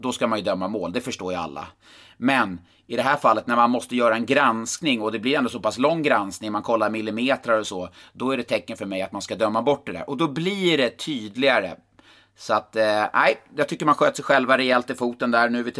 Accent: Karlstad, Värmland, Sweden; Du var ju på plats i Karlstad, i min hemort, i torsdags.

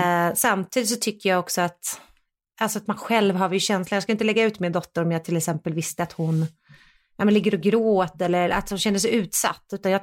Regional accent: Sweden; jag är ju fortfarande svensk.

